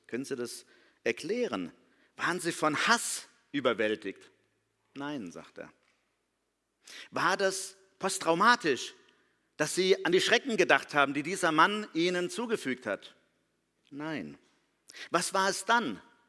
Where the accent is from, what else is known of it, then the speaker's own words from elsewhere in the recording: Germany; Als Deutsche kennen wir das nicht so, die Schamkultur. Wir leben in einer Schuldkultur.